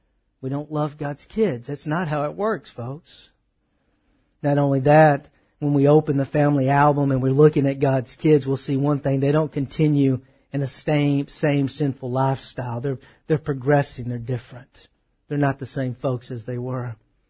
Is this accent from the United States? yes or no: yes; the South, United States; See, growing up in the South, I understood some type of religiosity being in the Bible Belt.